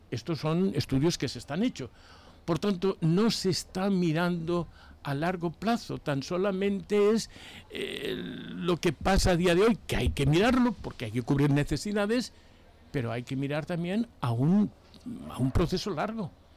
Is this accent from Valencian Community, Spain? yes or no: yes; Benicàssim, Valencian Community, Spain; nosotros venimos de Benicàssim, vivimos en Benicàssim los tres